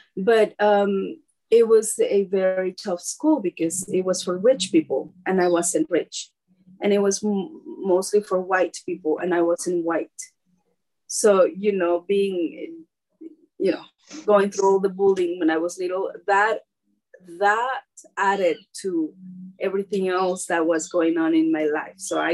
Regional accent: Mexico; English is a second language; also born or lived in United States; So all of that pushed me back into my roots. I came back to Mexico. I went back to my hometown.

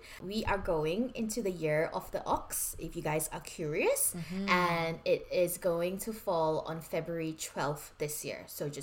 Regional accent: Malaysia; Just for a disclaimer, like, I am Malaysian Chinese.

